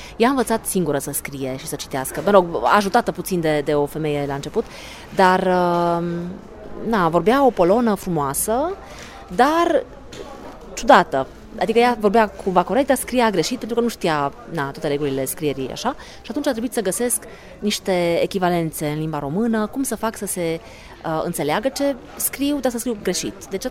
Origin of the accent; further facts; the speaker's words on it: Transylvania, Romania; pentru că eu sunt ardeleancă